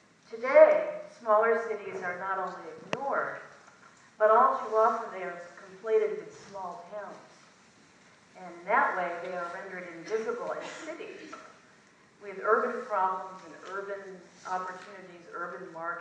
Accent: Syracuse, New York, United States; also born or lived in Rochester / Albany / Detroit; I grew up in the Syracuse area, and I spent many years in Rochester, New York, Albany, New York, and the mothership, the Rust Belt mothership of Detroit.

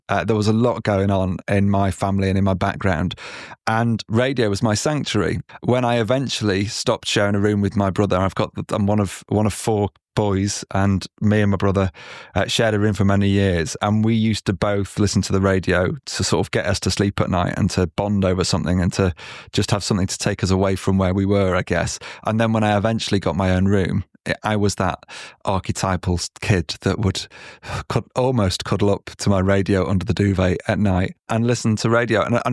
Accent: Manchester, North West England, United Kingdom; And it was a job that I really enjoyed in my hometown of Manchester.

